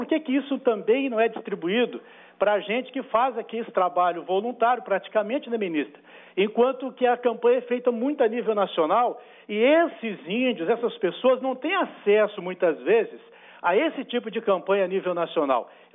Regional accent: Mato Grosso do Sul, Brazil; nós também que somos aqui do estado de Mato Grosso do Sul, isso nos preocupa

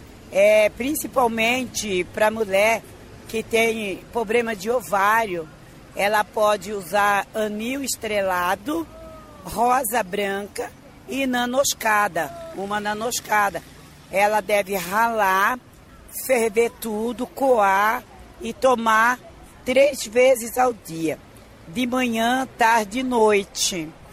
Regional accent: Londrina, Paraná, Brazil; Eu sou de Londrina, né? Eu sou de Londrina … né? Que eu fui feita no Gege Marie, e só que eu toco Umbanda.

